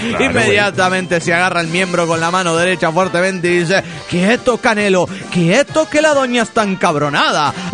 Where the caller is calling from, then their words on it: Olavarría, Buenos Aires Province, Argentina; de Olavarría, Buenos Aires, Argentina.